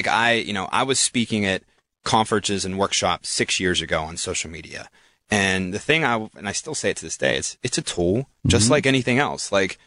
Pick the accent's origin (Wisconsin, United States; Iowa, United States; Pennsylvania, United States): Pennsylvania, United States; New Castle; Newcastle.